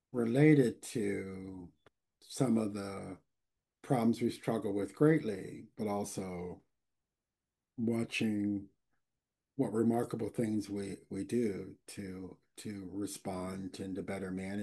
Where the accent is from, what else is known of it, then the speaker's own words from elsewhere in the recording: Pittsburgh, Pennsylvania, United States; a lot of my work has been more local to the Pittsburgh region, and this is my hometown. I grew up in it.